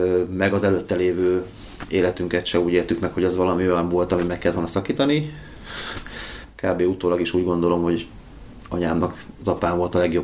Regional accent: Miskolc, Borsod-Abaúj-Zemplén, Hungary; moved away as an adult; now in Budapest, Hungary; És Miskolcon születtem. Ott nőttem fel. Igazából ...18 éves koromig voltam ott. Körülbelül. Aztán költöztem Budapestre. Azóta vagyok Budapesten. A miskolciságom azért mindig megvan, holott már alig járok oda.

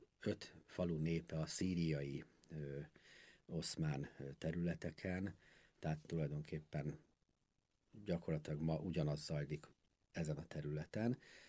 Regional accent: Hungary; Muszáj ezt vinnünk tovább, de úgy, hogy örményként azért igaz magyarként is itt élünk, és ez az otthonunk.

